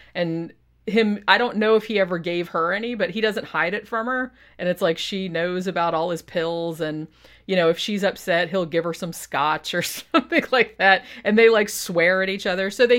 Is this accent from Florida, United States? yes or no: yes; Florida, United States; Like, I grew up in the South, not Alabama, but I grew up in Florida. And a lot of my relatives were like from Tennessee and from other southern states.